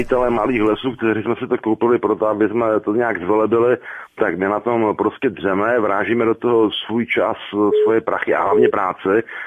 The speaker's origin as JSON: {"language": "Czech", "region": "Zlín Region", "country": "Czechia", "said": "já jsem z Valašska, my nejsme, aha, na skraji"}